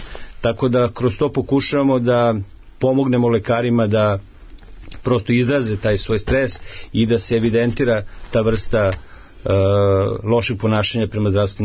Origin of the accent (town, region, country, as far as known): Serbia